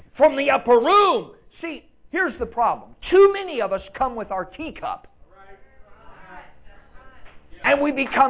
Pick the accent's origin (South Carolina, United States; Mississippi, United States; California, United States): California, United States; And of course, I'm from California and there's, you know, vineyards everywhere